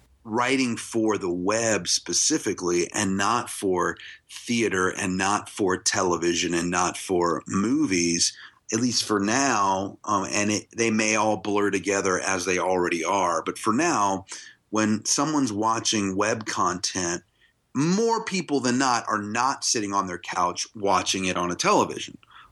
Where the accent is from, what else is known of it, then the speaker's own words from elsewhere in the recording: Virginia, United States; because growing up in Virginia near Washington, D.C., I did a ton of community theater and high school theater